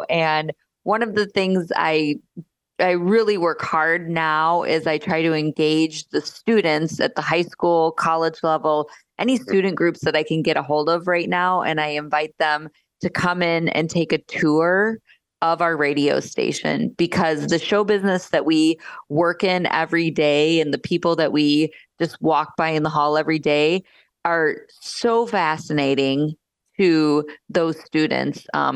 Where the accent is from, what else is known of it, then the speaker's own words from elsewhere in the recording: Florida, United States; I grew up in North Florida, and they're just a quirky little bird.